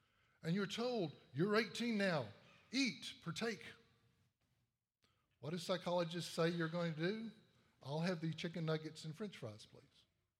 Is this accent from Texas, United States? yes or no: yes; Texas, United States; I was born and raised in Texas.